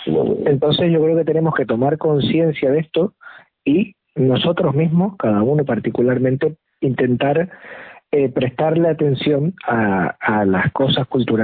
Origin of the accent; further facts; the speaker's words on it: Canary Islands, Spain; Pues sí, mira, los cuatro somos de Tenerife.